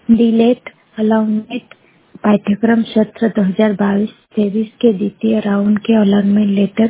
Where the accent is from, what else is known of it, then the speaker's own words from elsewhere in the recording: Mandrade, Madhya Pradesh, India; मैं बड़वानी जिले के ग्राम मंदराड़े की निवासी हूँ।